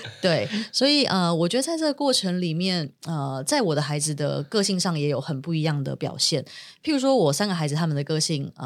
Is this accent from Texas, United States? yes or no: no; New York, United States; 譬如以前小时候在纽约成长的时候